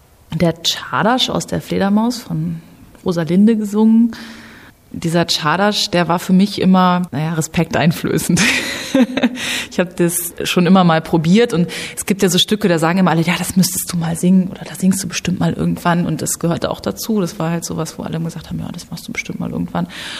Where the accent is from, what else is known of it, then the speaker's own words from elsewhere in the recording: Ibbenbüren, North Rhine-Westphalia, Germany; ich bin Opernsängerin und bin aufgewachsen in Ibbenbüren. Das ist eine Kleinstadt in Nordrhein-Westfalen. Und inzwischen hat es mich ans Theater Plauen-Zwickau verschlagen.